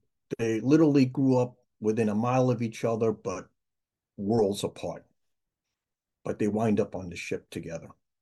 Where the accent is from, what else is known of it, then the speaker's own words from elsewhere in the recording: Queens, New York, United States; I grew up in Queens.